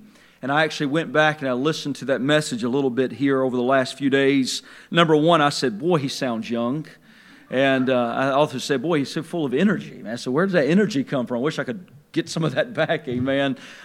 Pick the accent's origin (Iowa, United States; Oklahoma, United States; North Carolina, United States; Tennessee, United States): North Carolina, United States; Edenton; Being we're from Edenton, I did not know of a lot of conservative churches, Pentecostal churches.